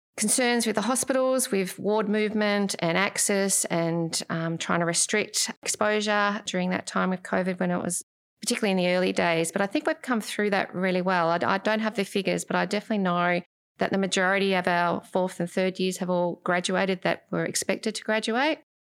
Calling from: Victoria, Australia; And I'm speaking from Victoria

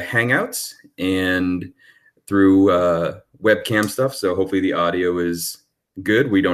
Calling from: San Francisco, California, United States; I'm calling in from San Francisco Bay Area.

